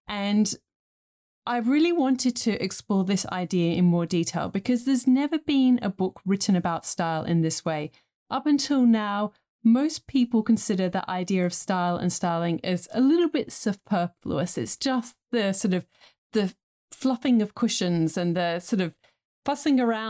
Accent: England, United Kingdom; I grew up in England in the 1980s

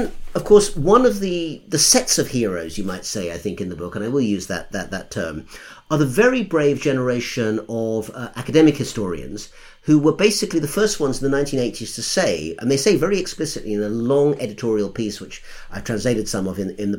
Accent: United Kingdom; and as a Brit, I don't get to vote anyway.

